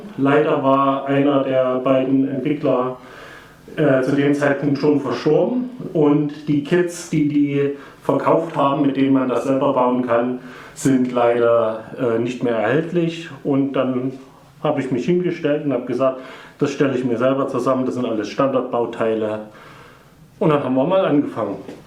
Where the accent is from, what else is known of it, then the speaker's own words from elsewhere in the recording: Saxony, Germany; Das ist der Martin … Wir kommen beide aus dem Hateotu im Vogtland